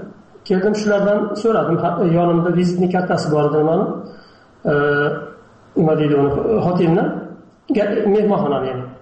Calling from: Turkey; Turkiyadan.

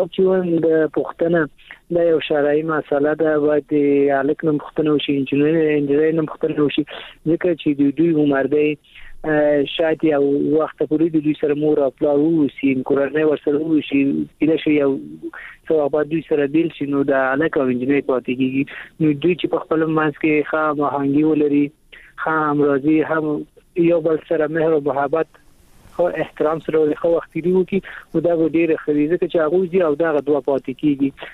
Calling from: Kabul, Afghanistan; د کابل ولایت څخه مې اړیکې نیولې

